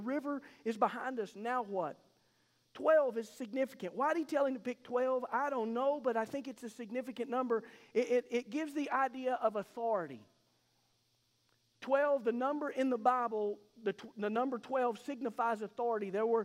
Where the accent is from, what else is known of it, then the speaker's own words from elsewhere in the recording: Madill, Oklahoma, United States; Don't ever forget growing up in Medill, Oklahoma.